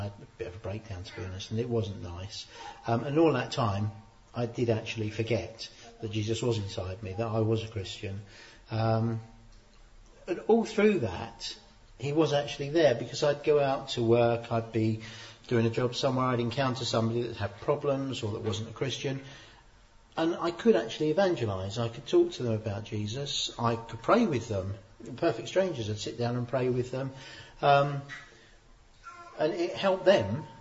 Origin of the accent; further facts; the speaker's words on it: United Kingdom; one of the things we'd never discuss, because we're British, is, two things